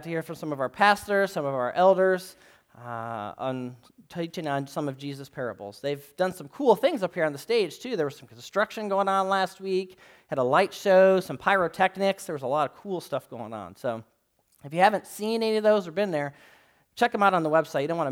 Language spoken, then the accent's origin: English; Michigan, United States; I grew up in Michigan, and in Michigan, there's a great divide.